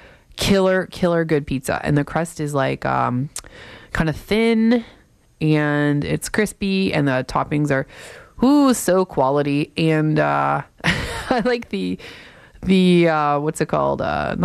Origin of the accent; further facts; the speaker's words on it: Windsor, Ontario, Canada; I'm from Windsor, Ontario, and I have to say, I'm one of those people that is like part of a city that thinks their pizza is the best